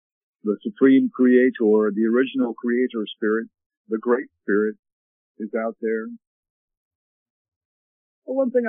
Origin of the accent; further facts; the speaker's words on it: Canada; now in United States; I'm from Canada, did I tell you?